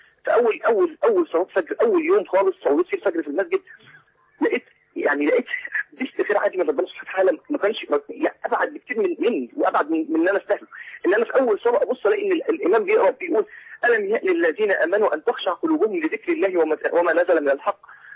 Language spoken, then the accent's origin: Arabic; Saudi Arabia; احنا كنت متربى انا وانا صغير كنت في السعوديه